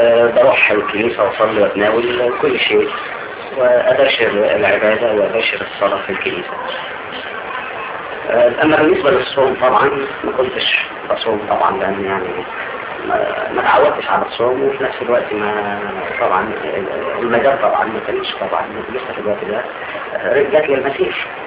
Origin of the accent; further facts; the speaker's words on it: Egypt; طبعا عارفين ان انا مصري